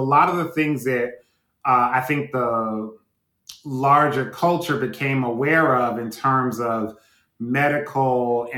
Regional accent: Cleveland, Ohio, United States; So I grew up here in Cleveland in a housing project until I was about 5 years old, until I was about 14.

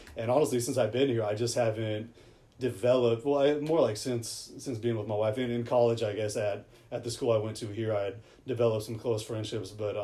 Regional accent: Seattle, Washington, United States; now in Long Beach, United States; that's all in my hometown in Seattle. And down here in Long Beach, those are all long distance friendships.

